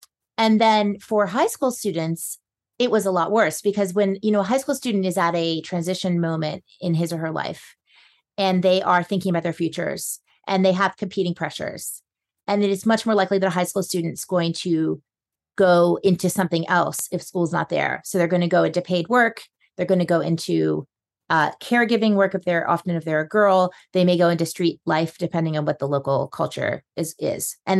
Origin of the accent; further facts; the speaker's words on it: New Orleans, Louisiana, United States; One was New Orleans is my hometown.